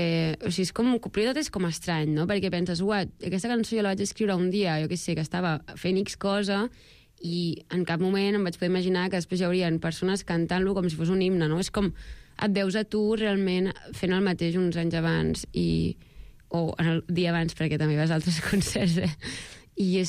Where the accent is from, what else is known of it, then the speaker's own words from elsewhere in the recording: Sabadell, Catalonia, Spain; que sóc de Sabadell i encara no havia tocat.